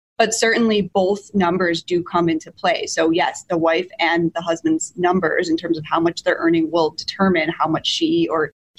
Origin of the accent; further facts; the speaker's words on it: Lincolnshire, Illinois, United States; I grew up in Northwest suburbs, Lincolnshire. I went to Stevenson High School and I did my undergraduate degree at Penn State.